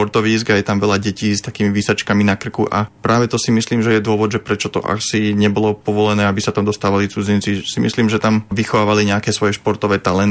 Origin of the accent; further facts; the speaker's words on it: Liptovský Mikuláš, Žilina Region, Slovakia; Áno, vyrazil som stopom priamo z Liptovského Mikuláša a postupoval som na východ